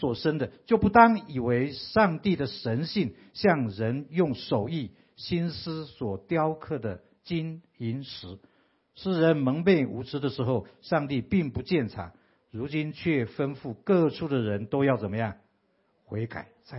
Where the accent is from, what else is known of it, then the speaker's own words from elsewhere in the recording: Taiwan; 我们台湾人的一些民情